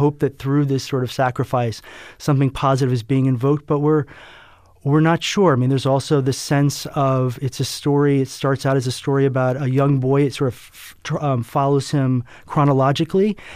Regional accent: Aruba; growing up in Aruba, I think, made me always sort of look at the United States with a little bit of an outside eye

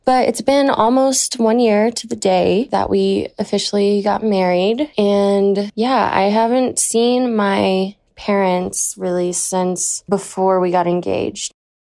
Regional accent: the South, United States; I was raised in the South, and I am married.

